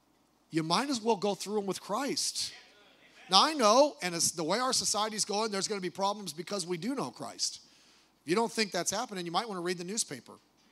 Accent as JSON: {"language": "English", "country": "United States", "tie": "born there", "said": "I was born in America."}